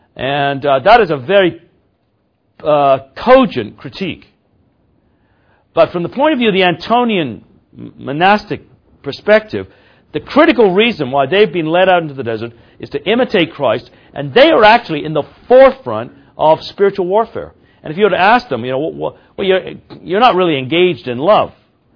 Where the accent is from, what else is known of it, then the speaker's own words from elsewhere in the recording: Canada; And being a Canadian, one of the things that Canadians are taught when you go through Canadian history